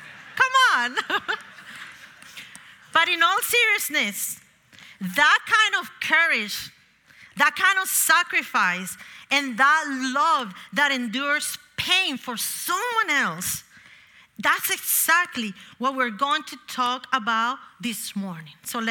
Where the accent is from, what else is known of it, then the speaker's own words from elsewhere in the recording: Bogota, Bogotá D.C., Colombia; moved away as an adult; now in United States; I was born in Bogota, Colombia, and I was raised there until the age of 19, when my mom, my siblings, and I made the journey together here to the United States to build a new life. And here we are, 31 years later.